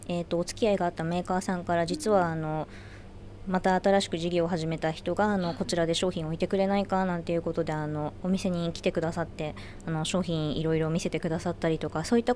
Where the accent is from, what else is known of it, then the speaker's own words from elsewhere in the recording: Fukushima, Japan; now in Fujisawa, Japan; こちらのスタッフ全員福島県の出身です。